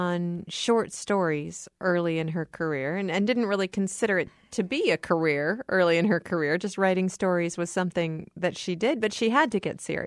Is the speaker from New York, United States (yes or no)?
no; Cedar Falls, Iowa, United States; When I was growing up, I grew up in Cedar Falls, so I knew about Bess Streeter Aldrich when I was growing up